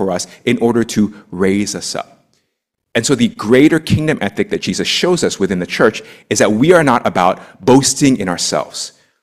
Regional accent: United States; I come from the Korean-American church, so I'm Korean, but I grew up in the US. And in our churches, we have faced very similar things between first and second generation.

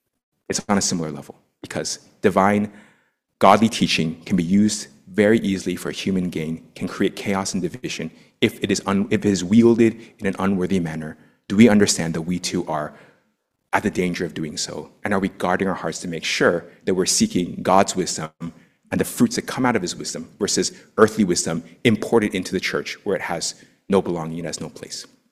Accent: United States; I come from the Korean-American church, so I'm Korean, but I grew up in the US. And in our churches, we have faced very similar things between first and second generation.

